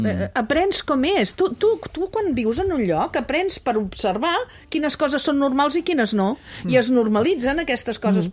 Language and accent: Catalan; Catalonia, Spain; jo només faig que dir que sóc del Vallès Oriental